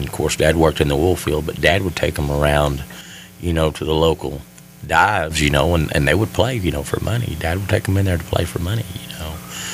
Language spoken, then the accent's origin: English; Canadian, Texas, United States; I was born and raised in Canadian, Texas.